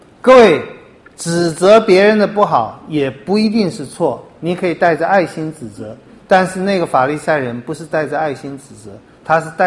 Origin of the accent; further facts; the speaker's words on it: Taiwan; 或者有一天我们希望我们台湾人有聪明有智慧